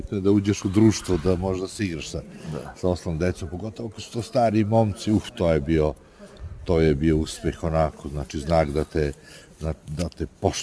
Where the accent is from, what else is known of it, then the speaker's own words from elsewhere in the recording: Niš, Southern and Eastern Serbia, Serbia; Pa u Nišu, rođen u Nišu, tu odrastao, ali najlepše dane svog detinjstva pamtim kod moje baba Radmila i deda Stanka na selu.